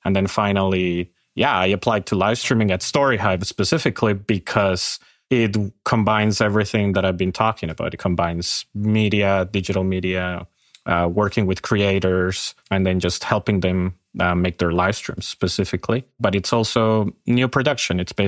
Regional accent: Colombia; moved away as an adult; now in Canada; I am from Colombia, immigrated here for UBC

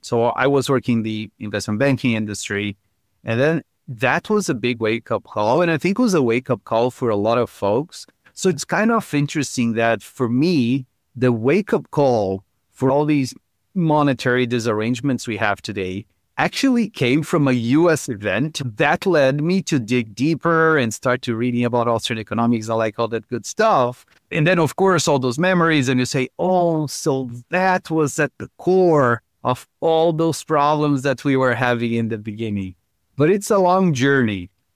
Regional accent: Brazil; Yeah, so I was born in Brazil. So like you, I'm originally from South America.

